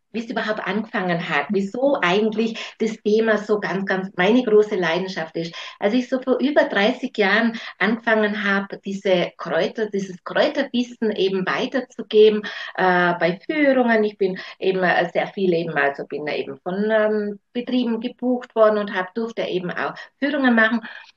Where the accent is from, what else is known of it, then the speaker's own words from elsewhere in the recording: South Tyrol, Italy; Ich komme aus Süden Südtirol, bin also mitten im Naturpark Trunerhorn aufgewachsen, auf einem Bergbauernhof